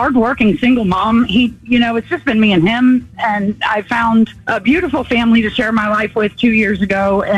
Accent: Katy, Texas, United States; I'm from Katy, and I grew up really hard.

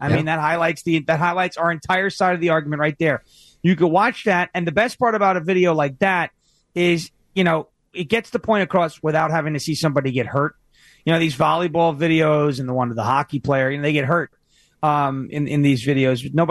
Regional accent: New York, United States; you know, I grew up in New York, but like Portland is like their version of New York City up there.

